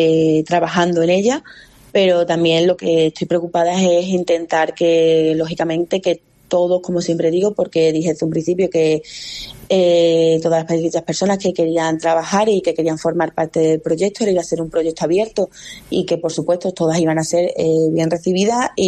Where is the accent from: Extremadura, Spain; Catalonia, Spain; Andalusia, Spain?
Extremadura, Spain; Almendralejo; por Almendralejo y a preocuparme por mi pueblo, no a confrontarme con nadie.